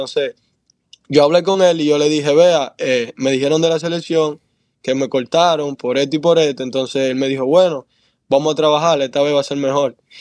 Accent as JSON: {"language": "Spanish", "region": "Santiago", "country": "Dominican Republic", "said": "Yo allá en República Dominicana soy de Santiago."}